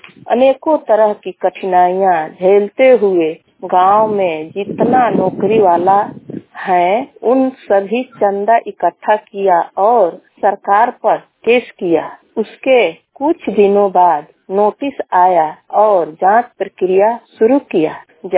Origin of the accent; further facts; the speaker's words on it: Dhumli Parsa, Bihar, India; ग्राम धुमली परसा, प्रखंड गौनाहा, पंचायत महुई। हमारे गांव धुमली परसा से पूरब एक गईचाहा नदी मिलता है।